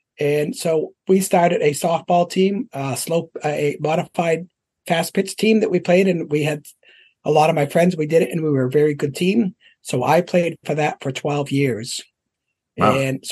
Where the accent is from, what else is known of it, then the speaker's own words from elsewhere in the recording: New Boston, United States; So I grew up in New Boston, and I still live there. It's been my whole life.